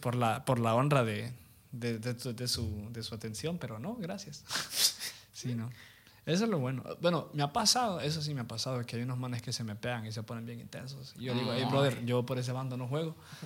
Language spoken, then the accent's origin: Spanish; Honduras; me pregunta que dónde soy, de Honduras